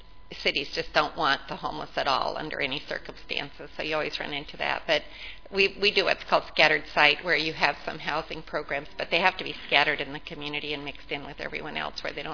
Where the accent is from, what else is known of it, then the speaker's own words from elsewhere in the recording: Los Angeles, California, United States; We hardly saw any homeless when I grew up in the Los Angeles area.